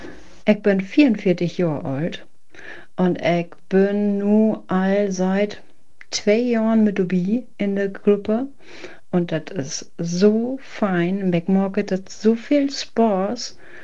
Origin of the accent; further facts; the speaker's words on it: Tündern, Lower Saxony, Germany; Ich komme aus Tünnern, das ist in der nächste Bihameln. Und Tünnern ist tatsächlich noch so ein Dörpe, da gehört sie auch noch ein Beten platt.